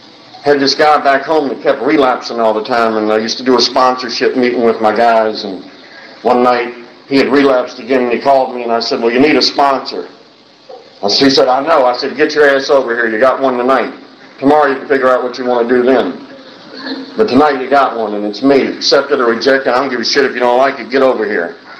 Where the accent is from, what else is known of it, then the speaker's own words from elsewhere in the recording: Baltimore, Maryland, United States; You don't understand where I grew up. I grew up on the other side of the tracks. I grew up in South Baltimore.